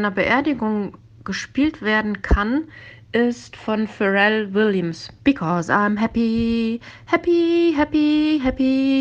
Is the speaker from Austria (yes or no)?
no; Rösrath, North Rhine-Westphalia, Germany; aktuell mit 48 Jahren Lebenserfahrung ausgestattet. Ich komme aus Rösrath, das liegt 20 Kilometer östlich von Köln.